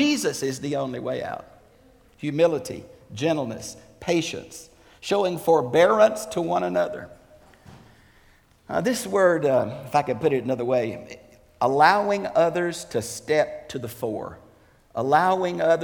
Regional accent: Houston, Texas, United States; I was preaching out in West Texas one time, and I grew up in Houston. I thought milk came out of cans. I'm not a farmer.

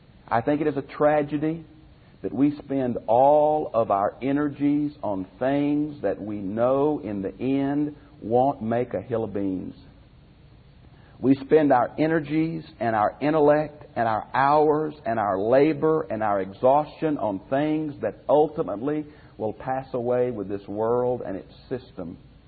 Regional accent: Houston, Texas, United States; I grew up in Houston, and I can remember many times going downtown or to sports events in that town

